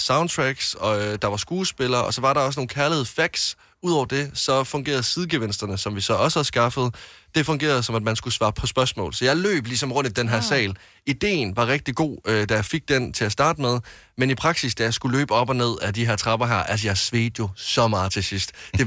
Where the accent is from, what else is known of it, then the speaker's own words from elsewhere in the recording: Jutland, Denmark; Jeg er jo fra Jylland.